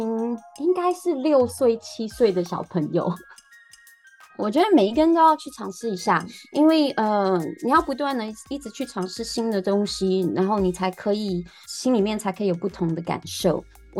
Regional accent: Taipei, Taiwan; moved away as an adult; now in New York, United States; 我是台北人，然后大概是2013年的时候搬来纽约

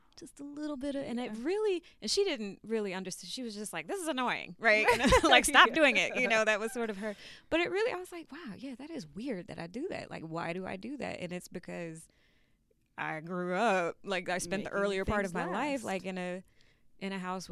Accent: Newark, New Jersey, United States; Because after I grew up in Newark, for the most part, when I got that scholarship to go to that school.

